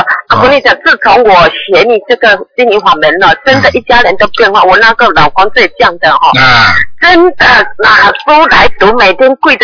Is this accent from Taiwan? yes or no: no; Xiamen, Fujian, China; 我是厦门的，